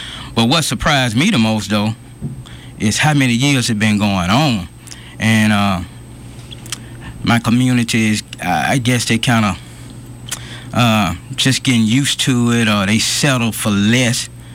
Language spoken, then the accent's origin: English; Montgomery, Alabama, United States; I was born and raised in West Montgomery, right in a little community called Washington Park. Nobody is more West Side than me.